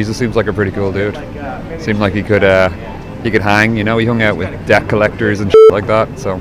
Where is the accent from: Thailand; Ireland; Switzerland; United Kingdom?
Ireland; They might think I'm American, but no, born and raised in Ireland, very proud of it.